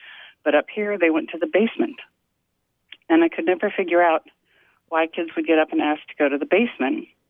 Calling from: Jeffersonville, Vermont, United States; I'm calling from Jeffersonville, Vermont.

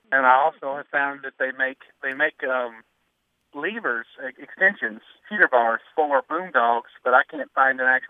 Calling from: Glasgow, Kentucky, United States; I'm calling from Glasgow, Kentucky.

